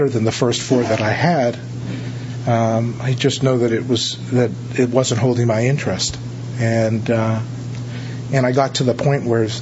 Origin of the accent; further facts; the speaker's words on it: Santa Monica, California, United States; So first, I'd like to start off by saying that I'm from Santa Monica